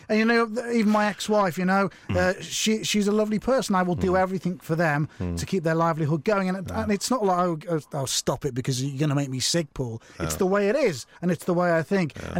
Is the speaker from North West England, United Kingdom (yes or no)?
yes; Liverpool, North West England, United Kingdom; because I'm living back in my hometown, Liverpool